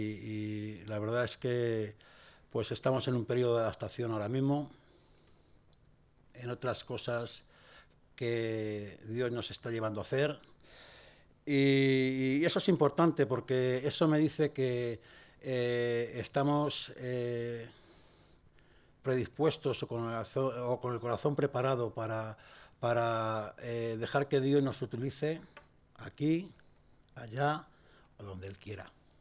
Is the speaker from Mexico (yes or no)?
no; Madrid, Community of Madrid, Spain; aunque yo vengo de Madrid, como ha dicho ahora Valentín, he estado aquí 11 años y medio.